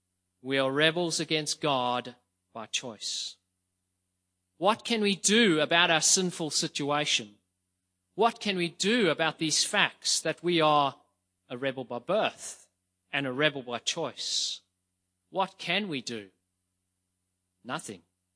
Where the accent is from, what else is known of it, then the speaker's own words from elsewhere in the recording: South Africa; I'm South African